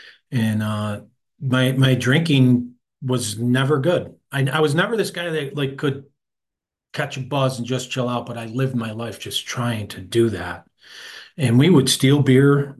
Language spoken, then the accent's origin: English; Buffalo, New York, United States; I don't know exactly when my first drink was because I grew up, like Jimmy said, we grew up in South Buffalo